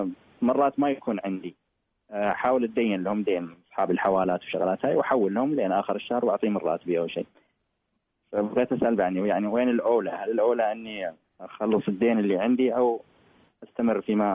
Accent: Yemen; now in Sharjah, United Arab Emirates; طبعا أنا من اليمن بس موظفيني في الشارقة

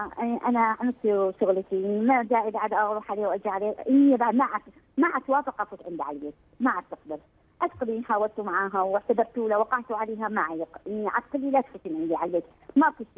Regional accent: Iraq; من العراق.

